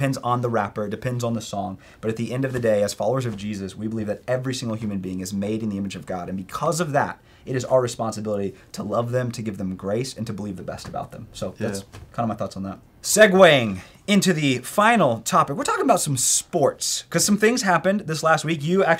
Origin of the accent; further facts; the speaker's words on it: Oklahoma, United States; We're from Oklahoma, and Damian Lillard has called himself the Thunder Killer.